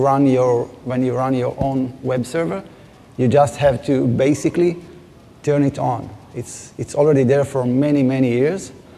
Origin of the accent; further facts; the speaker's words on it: Israel; We are both from Israel, long way to come here.